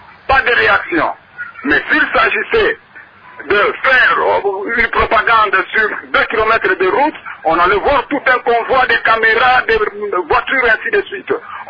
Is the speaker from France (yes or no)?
no; Kikwit, Kwilu, DR Congo; Ici chez nous à Kikwiti, des morts.